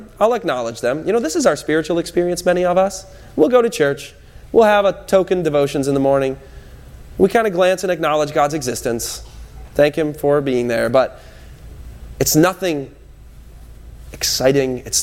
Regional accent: Michigan, United States; moved away as an adult; In 2004, I had the privilege to leave my home state of Michigan and visit this amazing, amazing place called California.

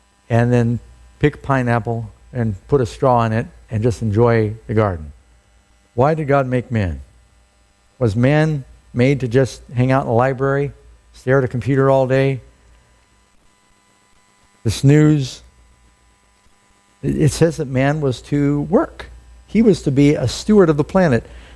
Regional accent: New York City, New York, United States; And I grew up in New York City. We had a big park in the middle called Central Park.

